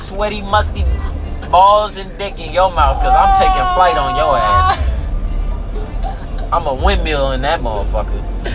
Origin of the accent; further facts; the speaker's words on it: Inglewood, California, United States; I'm from Inglewood, California, I'm a hood nigga, I don't give a fuck, none of that, I'm gonna say it how it is. Yeah, I live in the suburbs, but I still got the hood in me